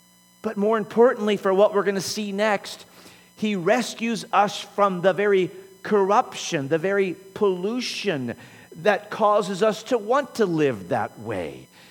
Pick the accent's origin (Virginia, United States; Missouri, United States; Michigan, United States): Missouri, United States; St. Louis; I'm from St. Louis. I'm always going to want to put an R in there. I know there's not an R in there